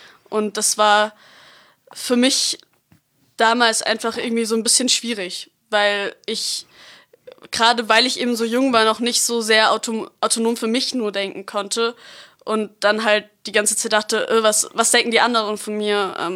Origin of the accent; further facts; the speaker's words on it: Freiburg, Baden-Württemberg, Germany; bin 16 Jahre alt, ich lebe seit ich geboren bin in Freiburg und bin Schülerin an der Paula-Fürst-Schule.